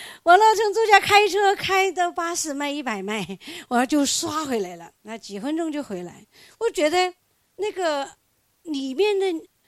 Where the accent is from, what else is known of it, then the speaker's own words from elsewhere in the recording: Chongqing, China; 我唱歌就是从重庆，我老家重庆的跑到东北，跑调